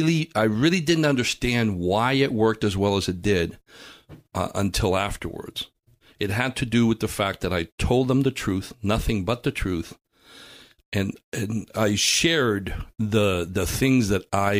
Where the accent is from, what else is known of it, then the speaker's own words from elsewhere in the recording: Cuba; Understand that, because I come from Cuba